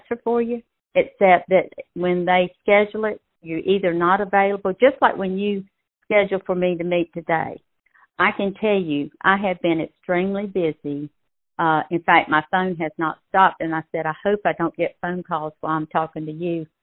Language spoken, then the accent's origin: English; United States; I was born and raised in Brunswick County, seen a lot of changes, and I care. I love Brunswick County.